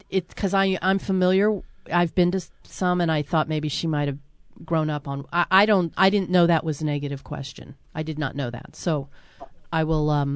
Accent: United States; also born or lived in Virginia / California / Missouri / Kentucky; I'm from a lot of different places. I grew up in a military family. So

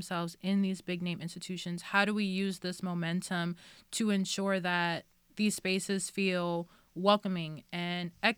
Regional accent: New York City, New York, United States; I come from New York City, obviously, which is seen as the hub of art and culture and museums and blah, blah, blah.

